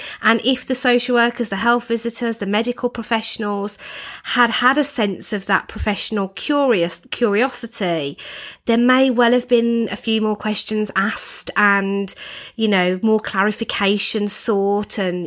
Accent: United Kingdom; as Brits, you know, as British people

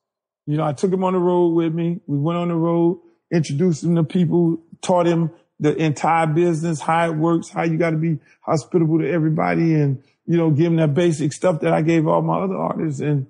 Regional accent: Miami, Florida, United States; I'm a guy from Miami. I'm all about Miami. Everything that I do is about Miami, the music, the sound, the look, the album covers, the videos and all that.

